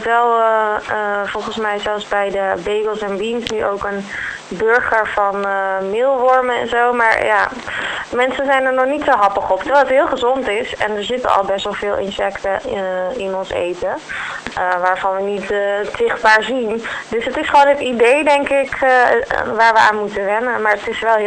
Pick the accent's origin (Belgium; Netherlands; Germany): Netherlands; Haarlem, North Holland; Ja, ik kom uit Haarlem.